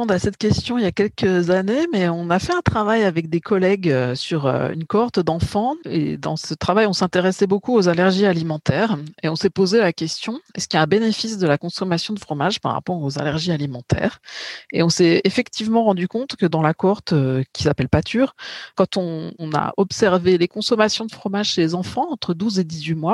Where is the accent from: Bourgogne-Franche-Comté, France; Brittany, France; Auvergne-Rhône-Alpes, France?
Bourgogne-Franche-Comté, France; Si je suis tout à fait loyale envers ma région d'origine, c'est le Comté.